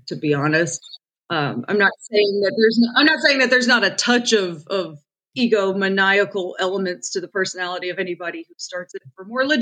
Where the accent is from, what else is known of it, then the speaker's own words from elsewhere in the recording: Orlando, Florida, United States; I grew up in Orlando, Florida, and in Orlando, my dad worked as an actor and a singer and a casting agent and did all kinds of entertainment stuff.